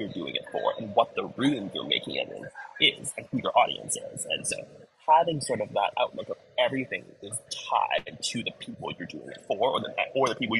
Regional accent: Hong Kong; I grew up in Hong Kong, and Cantonese pop was a huge part of my life

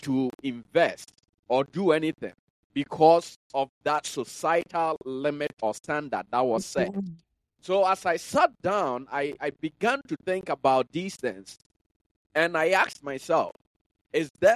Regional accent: Ghana; now in United States; when I was growing up in Ghana, if anybody, let's say, below the age of 35 became wealthy, became a millionaire, chances are society looked down upon them and said that they were using some ulterior methods to gain wealth. And so I, by the grace of God, I came to the U.S.

